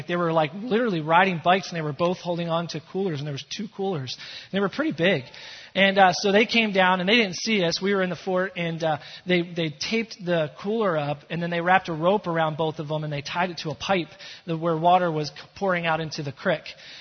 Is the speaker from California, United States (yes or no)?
no; Philadelphia, Pennsylvania, United States; So my friends and I, we grew up in Philadelphia, you know.